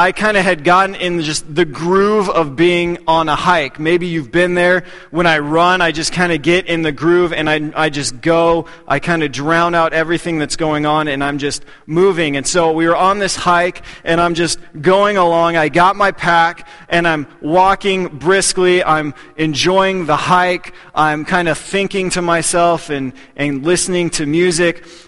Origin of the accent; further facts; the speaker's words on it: Texas, United States; I grew up in Texas, and so I remember like playing with garden snakes